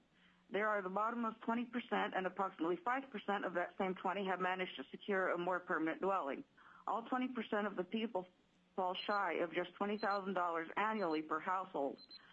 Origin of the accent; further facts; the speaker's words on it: Nome, Alaska, United States; I believe in fighting back for my Alaska, and this is my home, born and raised in Nome, Alaska